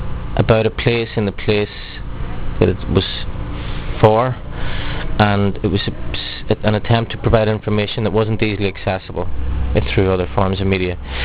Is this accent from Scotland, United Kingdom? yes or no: no; Belfast, Northern Ireland, United Kingdom; which I didn't feel I got a very clear picture of growing up in Belfast.